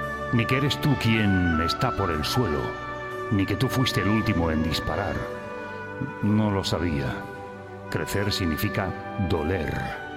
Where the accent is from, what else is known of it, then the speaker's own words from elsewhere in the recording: Barcelona, Catalonia, Spain; moved away as an adult; now in Madrid, Spain; Yo llevo 33 años en Madrid, pero yo soy nacido en Barcelona y trabajé mi primera época allí.